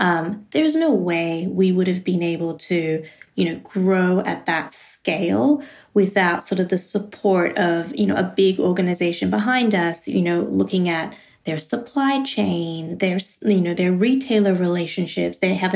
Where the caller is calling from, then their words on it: Brooklyn, New York, United States; I am in Brooklyn, New York.